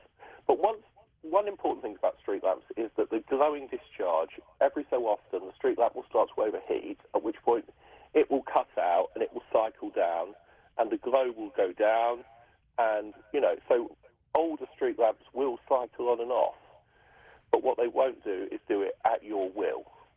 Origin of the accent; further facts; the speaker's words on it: England, United Kingdom; accent: English; Sorry, it's my stupid English accent.